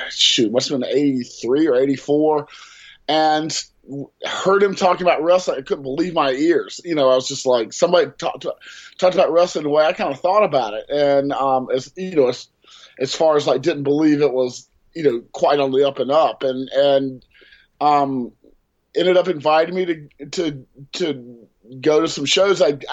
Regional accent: Durham, North Carolina, United States; Well, I'm from Durham, North Carolina.

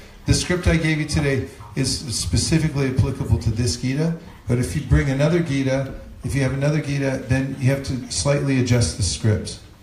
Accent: California, United States; I'm from California, where are you from?

